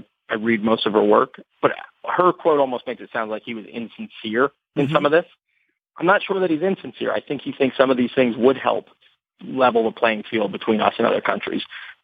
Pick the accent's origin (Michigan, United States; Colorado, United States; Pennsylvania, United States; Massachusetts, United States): Pennsylvania, United States; Shamokin; I'm from Shamokin, Pennsylvania. I don't know if you've ever been there. It's a little town, coal town, been decimated by the economy